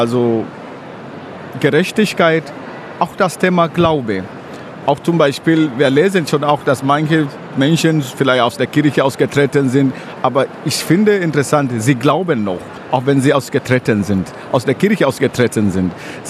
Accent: Kilimanjaro, Tanzania; now in Germany; Ja, ich komme aus dem Kilimandscharo, aus dem Hang, 2000 Meter schon hoch, geboren, aufgewachsen. Jetzt wohnen meine Eltern da und ich bin hier in Deutschland.

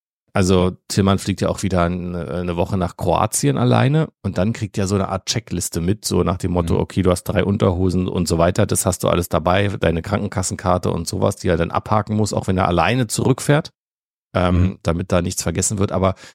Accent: Germany; Nein, das ist bei uns nicht so.

